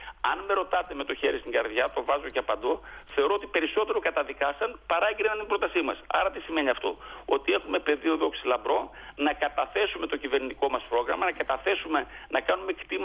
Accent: Zagliveri, Central Macedonia, Greece; Λέω ότι είναι το χωριό μου, δεν λέω κάτι άλλο για να παρεξηγηθεί.

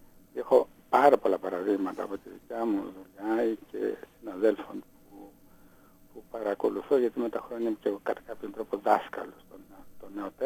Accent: Thessaloniki, Central Macedonia, Greece; Εγώ είμαι από τη Θεσσαλονίκη.

